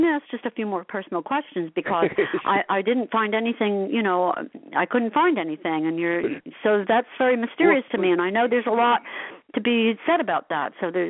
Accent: Asbury Park, New Jersey, United States; I grew up in Asbury Park. You know that? I love everything about Asbury Park.

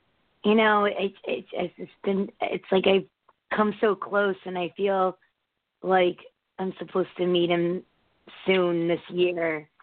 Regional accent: United States; born there; We're from India, but I was born here in the States.

